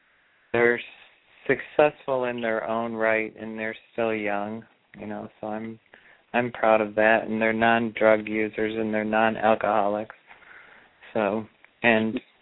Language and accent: English; Chicago, Illinois, United States; born there; I was born at 432 in Illinois, Chicago.